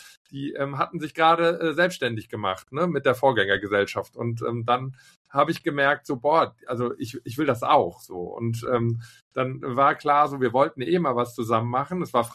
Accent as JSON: {"language": "German", "town": "Cologne", "region": "North Rhine-Westphalia", "country": "Germany", "said": "als Kölner ist man ja irgendwie Grundoptimist."}